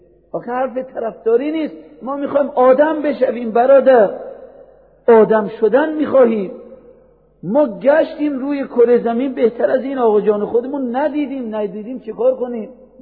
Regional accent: Iran; ما ایرانی هستیم عجم زبان.

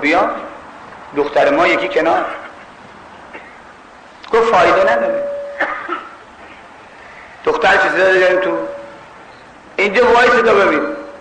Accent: Mashhad, Razavi Khorasan, Iran; now in Tehran, Iran; ها من بچه ای مشهدم، خدا شاهده هر سال که از تهران میام مشهد یه چند روزی اینجا

